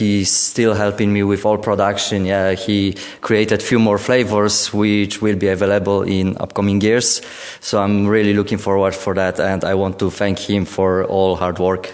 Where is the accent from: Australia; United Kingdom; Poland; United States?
Poland; English is a second language; I come from Poland, so in the places like in our place in Poland, we have so many distilleries in the old abandoned buildings.